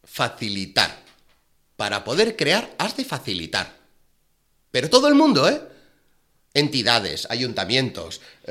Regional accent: Sitges, Catalonia, Spain; me quiero Sitges, soy de Sitges, estimo Sitges

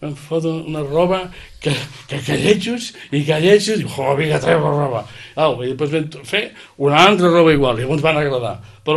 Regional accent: Sant Feliu, Catalonia, Spain; Per lletjos que siguin, són els del meu poble. Són els de Sant Feliu, són els d'aquí.

